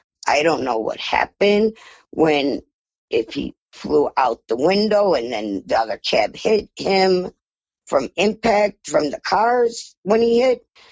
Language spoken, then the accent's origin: English; Chicago, Illinois, United States; accent: Chicago; I don't know, my Chicago accent kind of sounds terrible.